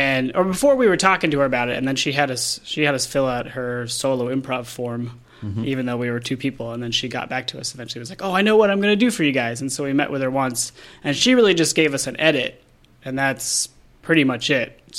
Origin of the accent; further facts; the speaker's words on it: Philadelphia, Pennsylvania, United States; No, we came from Philadelphia.